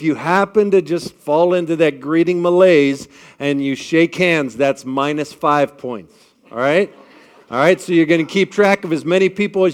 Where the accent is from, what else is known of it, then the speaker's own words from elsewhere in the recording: Columbus, Ohio, United States; As Andrew gave you a little bit of a bio about me, I'm from Columbus, Ohio.